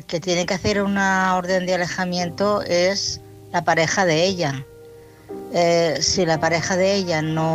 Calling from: Barcelona, Catalonia, Spain; de Barcelona.

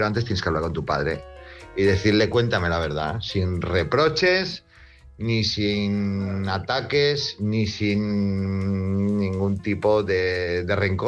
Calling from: Palma de Mallorca, Balearic Islands, Spain; de aquí de Palma de Mallorca

